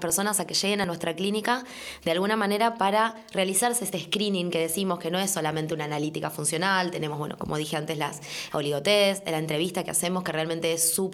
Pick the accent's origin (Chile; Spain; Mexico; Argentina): Argentina; De donde vengo yo, de mi tierra, de Argentina, se puede formular exactamente qué cantidad de cada producto necesitamos